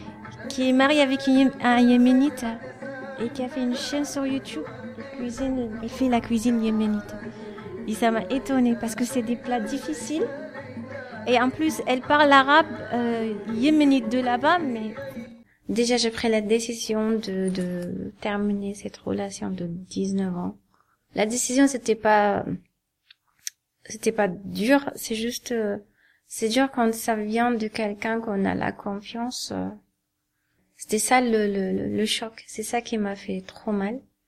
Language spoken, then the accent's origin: French; Qatar; moved away as an adult; now in France; Moi, parce que je suis née au Qatar et j'étais élevée là-bas, j'ai vécu ma vie là-bas jusqu'à 21 ans.